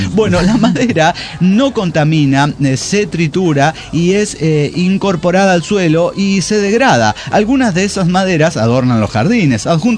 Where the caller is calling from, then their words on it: Puebla, Mexico; de Puebla.